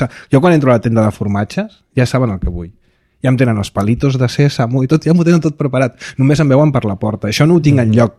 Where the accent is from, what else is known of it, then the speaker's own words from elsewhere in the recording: Barcelona, Catalonia, Spain; jo sóc de barri i molt orgullós, sóc del barri de Sant Andreu